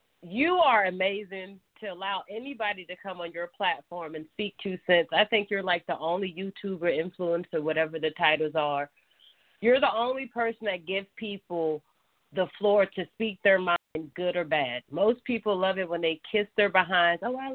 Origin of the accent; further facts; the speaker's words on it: the South, United States; I'm from the South. We say bitch loosely, honey.